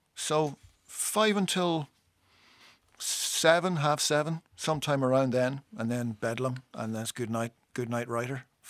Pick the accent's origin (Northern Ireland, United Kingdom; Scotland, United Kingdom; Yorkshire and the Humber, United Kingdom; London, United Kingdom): Northern Ireland, United Kingdom; When we were kids growing up in Fermanagh